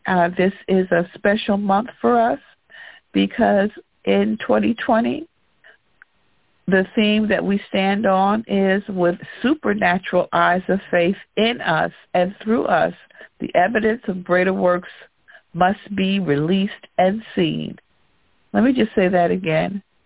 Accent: New Jersey, United States; I am here from New Jersey.

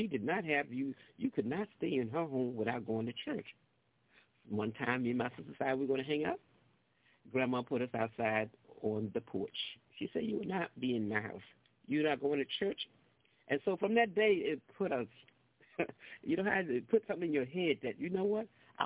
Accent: North Carolina, United States; I went to church when I grew up in North Carolina. I grew up with my grandmother and my grandfather, and they were church-going people.

